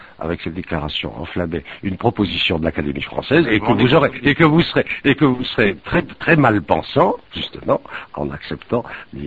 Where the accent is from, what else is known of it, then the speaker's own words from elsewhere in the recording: Bordeaux, Nouvelle-Aquitaine, France; je suis de Bordeaux, ma famille est.